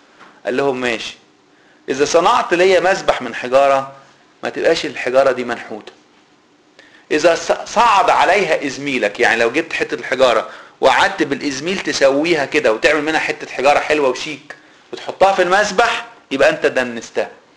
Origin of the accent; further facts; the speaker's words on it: Egypt; زي ما بيقولوا عندنا في مصر